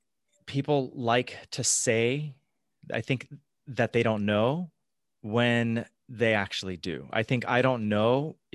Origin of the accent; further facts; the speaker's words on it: California, United States; You know, my mom was a teacher for 20 years. I grew up in the Bay Area.